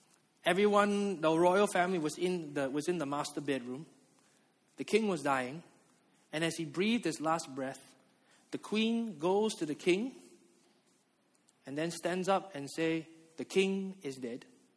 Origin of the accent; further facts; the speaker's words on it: Malaysia; I said, I'm from Malaysia.